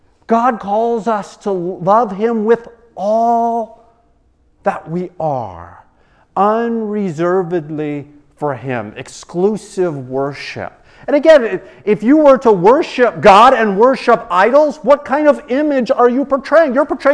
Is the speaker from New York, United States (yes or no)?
no; Florida, United States; When I grew up in Florida, and every day at school, we would stand at our desks.